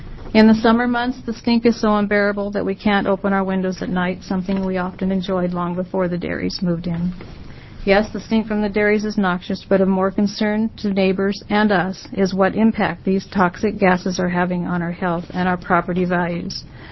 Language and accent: English; Ione, Oregon, United States; I'm from Ione, Oregon.